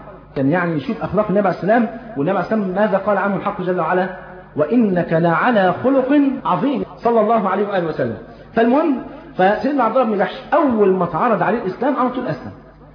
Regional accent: Egypt; وما تستغربش كده انت عارف احنا عندنا في مصر هنا لحد وقت قريب جدا ايام جدي وجدك ما كانش يعرف التقويم برضه.

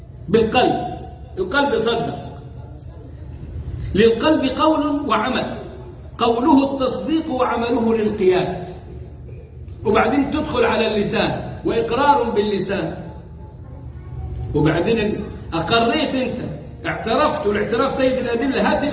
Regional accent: Egypt; عندنا في مصر وعندكم وفي كندا وفي أمريكا وفي كل البلاد اللي رحناها بيعملوا كده

